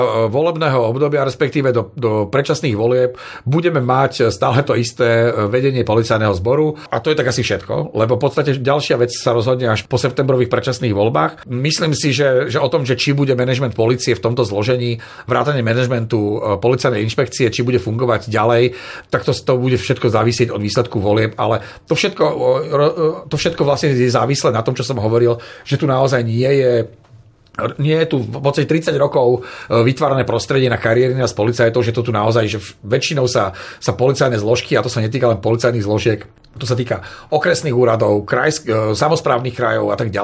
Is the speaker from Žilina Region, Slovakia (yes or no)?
yes; Žilina, Žilina Region, Slovakia; Ja som Žilinčan, ja si pamätám viacerých policajných funkcionárov zo Žiliny